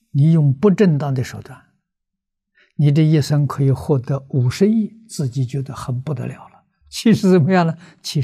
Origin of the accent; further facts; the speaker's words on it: China; 我们中国人常说，贵为天子，富有四海